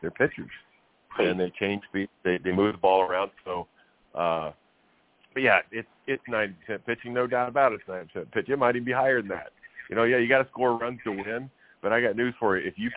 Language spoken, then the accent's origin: English; Nebraska, United States; like I come from Nebraska and there's no chance you could be outside, you know, all winter long or all year long.